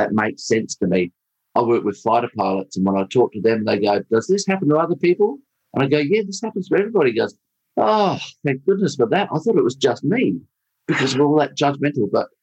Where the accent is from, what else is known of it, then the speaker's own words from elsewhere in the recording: Salisbury, South Australia, Australia; So we moved to Salisbury North, which turned out to be a rougher place, but that doesn't matter. I grew up in Salisbury area, and it really was good upcoming.